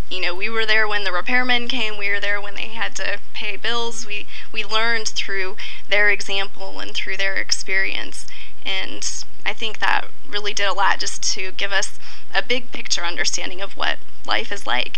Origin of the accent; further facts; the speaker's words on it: South Dakota, United States; born there; also born or lived in Germany; So we actually didn't move around nearly as much as most military families do. I was born in South Dakota and then lived in Germany and then here, and this is where my dad retired.